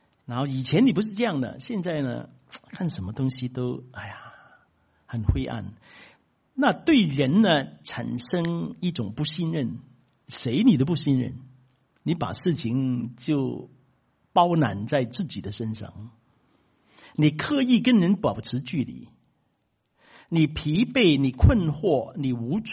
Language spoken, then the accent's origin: Chinese; China; 我们中国人呢，这个气很特别，老外啊他们不懂